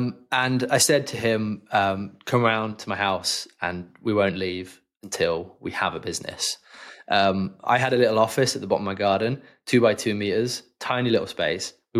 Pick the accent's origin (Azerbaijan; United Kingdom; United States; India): United Kingdom; Leamington, West Midlands; also born or lived in London; So I had moved back from London to my hometown in Leamington and had to get a job.